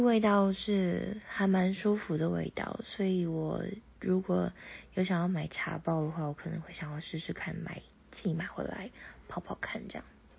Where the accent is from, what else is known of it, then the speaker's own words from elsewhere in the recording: Pingtung County, Taiwan; 毕竟我是屏东的小孩